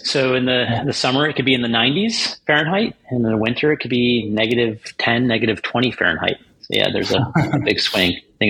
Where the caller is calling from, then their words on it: Chicago, Illinois, United States; I'm in the United States, so I am in the States.